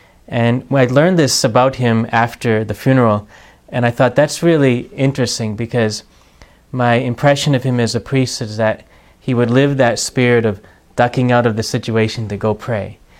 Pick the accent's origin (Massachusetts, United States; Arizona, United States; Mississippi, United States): Massachusetts, United States; He actually originally is from Massachusetts, my home state